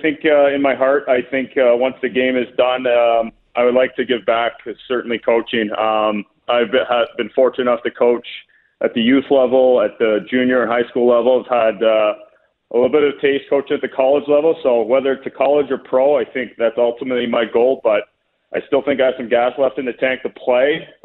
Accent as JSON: {"language": "English", "town": "St. Catharines", "region": "Ontario", "country": "Canada", "tie": "born or raised there", "lives_now": "Rochester, United States", "said": "Rochester is close to my hometown, St. Catharines, Ontario, was a big draw. But I'm happy where I am. I call Rochester home now."}